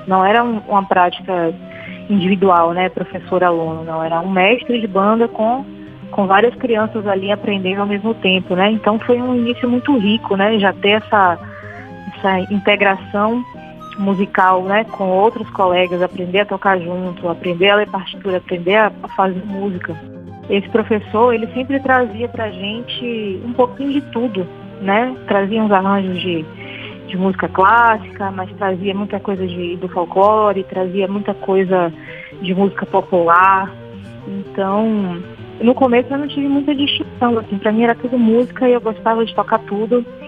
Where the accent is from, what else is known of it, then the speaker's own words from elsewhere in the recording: Salvador, Bahia, Brazil; Eu sou natural de Salvador e aqui é uma terra muito musical, né?